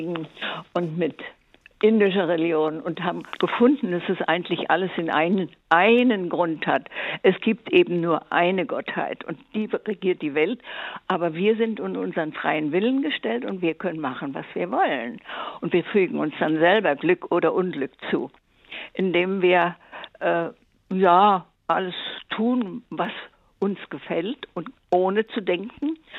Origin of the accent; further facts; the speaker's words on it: Silesian Voivodeship, Poland; moved away; 93 bin ich noch. Und habe also alles hinter mich gebracht. Ich komme aus Schlesien, vertrieben